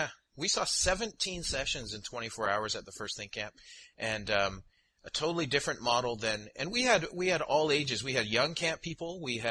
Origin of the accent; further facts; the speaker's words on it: Ontario, Canada; And then he said, oh, well, where are you from in BC? And I said, no, I'm actually from Ontario.